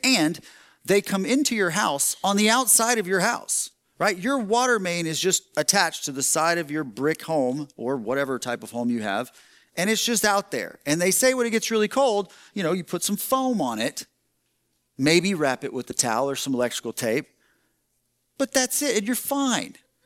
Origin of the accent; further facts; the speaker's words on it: Texas, United States; now in Michigan, United States; Most of you know, I'm from Texas. And I'm not only from Texas, I'm from southeastern Texas. And one of the things that I worried the most about when I moved up to Michigan